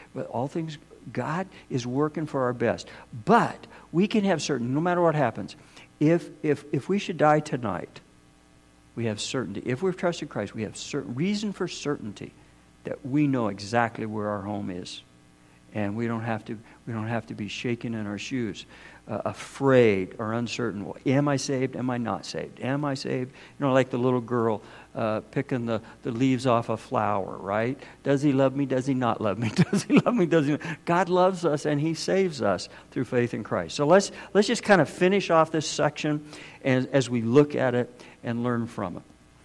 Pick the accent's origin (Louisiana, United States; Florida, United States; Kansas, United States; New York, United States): Kansas, United States; everybody, first thing I say to somebody who doesn't know me, we're from Kansas